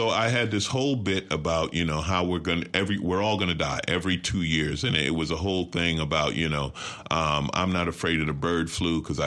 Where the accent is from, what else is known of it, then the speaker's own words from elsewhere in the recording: New York, United States; now in Los Angeles, United States; I said, man, I grew up in New York. I live in L.A. If I was a rapper, I have to shoot myself.